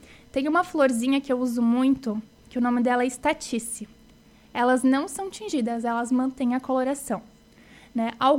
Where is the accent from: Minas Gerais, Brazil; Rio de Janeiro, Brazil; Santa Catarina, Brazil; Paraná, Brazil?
Santa Catarina, Brazil; Urussanga; Sou natural de Uruçanga.